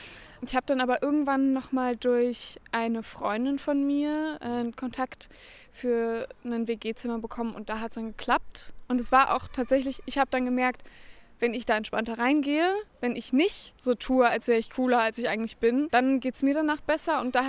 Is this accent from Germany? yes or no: yes; Potsdam, Brandenburg, Germany; born there; now in Berlin, Germany; geboren bin ich aber in Potsdam.